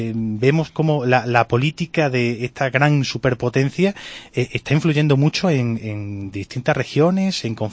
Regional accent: Extremadura, Spain; como extremeños tenemos que sentirnos orgullosos

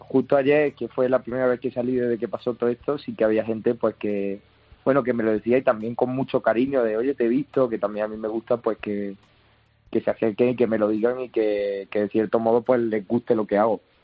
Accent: Montilla, Andalusia, Spain; now in Madrid, Spain; la estudiaba allí en Córdoba, yo soy de Montilla

